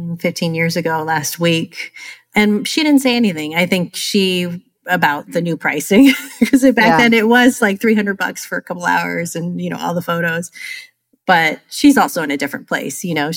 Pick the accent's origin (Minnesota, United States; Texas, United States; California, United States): California, United States; now in Rhode Island, United States; when I first moved here 20 years ago, I'm originally from California, I started working for a local newspaper, the business newspaper.